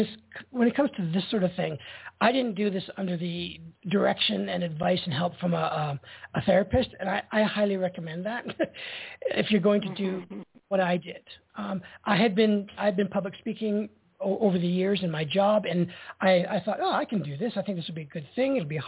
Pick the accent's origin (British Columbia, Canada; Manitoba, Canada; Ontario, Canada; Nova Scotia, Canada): British Columbia, Canada; Prince George; I would love if you would come to Prince George, which was my hometown that we grew up in.